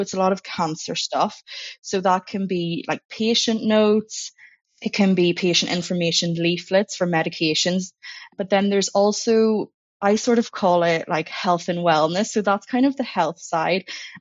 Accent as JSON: {"language": "English", "region": "Northern Ireland", "country": "United Kingdom", "said": "my native variant is UK English because I'm from Northern Ireland."}